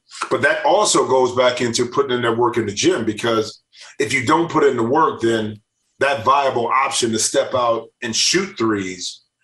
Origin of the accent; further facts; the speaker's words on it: Ohio, United States; No. You know, it's funny because I grew up closer to Detroit. So actually the Lions were more in touch, but not a Browns fan, not a Bengals fan.